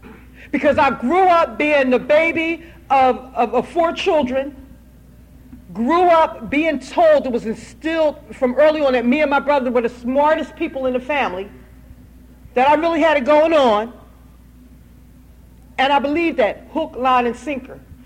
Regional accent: Philadelphia, Pennsylvania, United States; also born or lived in New Jersey; I grew up in the Philadelphia, New Jersey area family

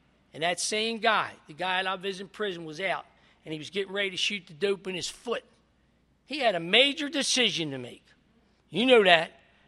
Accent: Ireland; I'm Irish, and I'll fight at the drop of a hat.

